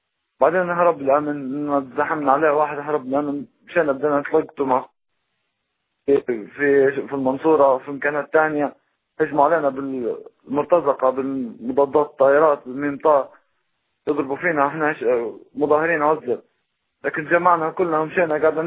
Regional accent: Tripoli District, Libya; انا شاب ليبي من حينان بلس

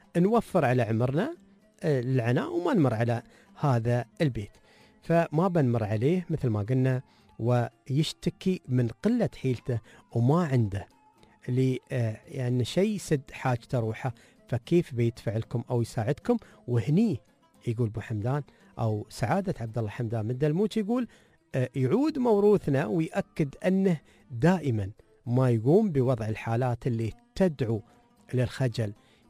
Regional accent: United Arab Emirates; عندنا في الإمارات

